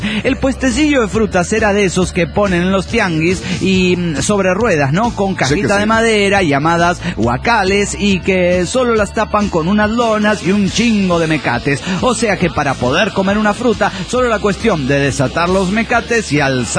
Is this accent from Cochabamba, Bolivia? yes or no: yes; Cochabamba, Bolivia; de Cochabamba, Bolivia.